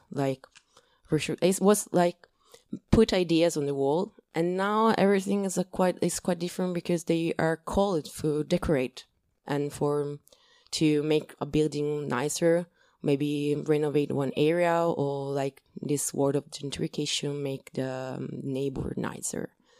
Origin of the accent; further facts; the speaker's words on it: Sicily, Italy; English is a second language; I'm from Sicily, like your family.